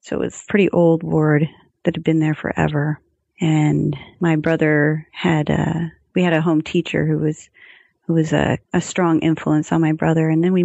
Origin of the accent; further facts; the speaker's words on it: Seattle, Washington, United States; but we grew up in Seattle.